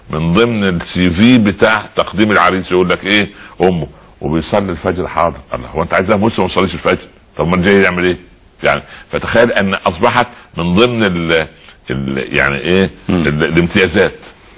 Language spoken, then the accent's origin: Arabic; Egypt; يعني نضرب مثال تعودنا عليه كمصريين